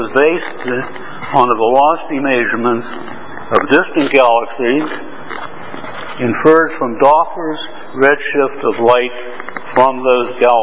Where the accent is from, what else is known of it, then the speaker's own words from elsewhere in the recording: United States; I'm an American living in Hong Kong and Berlin.